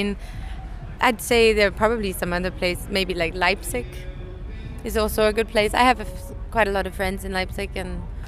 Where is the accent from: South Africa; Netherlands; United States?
South Africa; one of the first questions people ever ask me if they find out I'm South African.